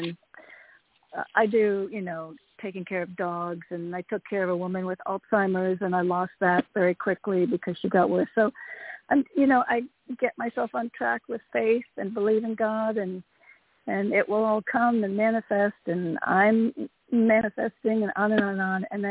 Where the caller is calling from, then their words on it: Connecticut, United States; from Connecticut.